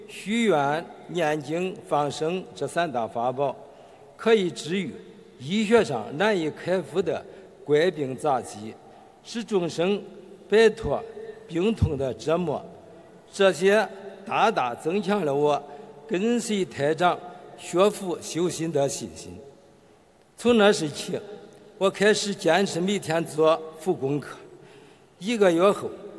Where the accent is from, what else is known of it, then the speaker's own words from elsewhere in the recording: Henan, China; 我来自河南，是一名老中医，从事临床医务工作已经50年了。